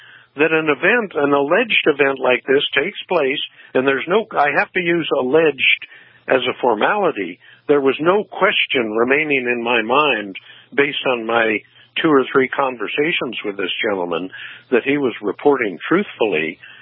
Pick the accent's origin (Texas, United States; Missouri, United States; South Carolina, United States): Missouri, United States; Ferguson; I was born in Missouri 68 years ago. In fact, I lived in Ferguson, Missouri as a young kid.